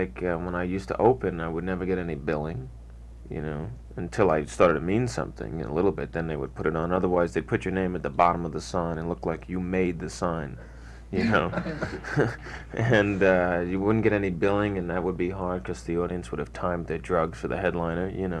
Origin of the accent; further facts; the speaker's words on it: Long Island, New York, United States; now in Los Angeles, United States; No, I'm from Long Island.